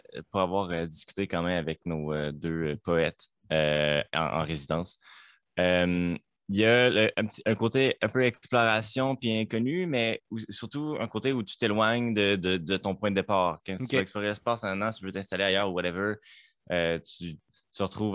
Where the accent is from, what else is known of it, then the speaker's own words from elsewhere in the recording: Sainte-Anne-des-Monts, Quebec, Canada; Moi je viens de Captcha, non, Saint-Anne-des-Monts.